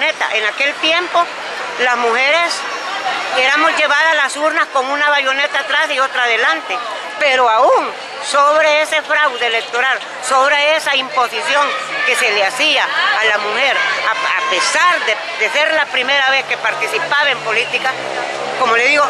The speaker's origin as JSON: {"language": "Spanish", "region": "Choluteca", "country": "Honduras", "tie": "born or raised there", "said": "yo fui dirigente del Frente Femenino Liberal de mi pueblo, de Choluteca"}